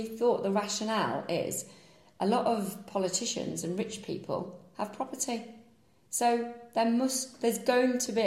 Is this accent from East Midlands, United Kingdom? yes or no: yes; East Midlands, United Kingdom; And we know people with holiday lets because we're from the Peak District.